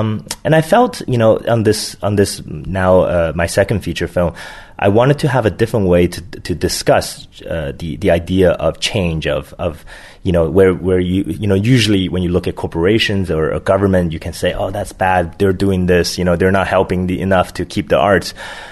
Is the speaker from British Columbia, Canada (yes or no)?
yes; Vancouver, British Columbia, Canada; we got to show in my hometown of Vancouver.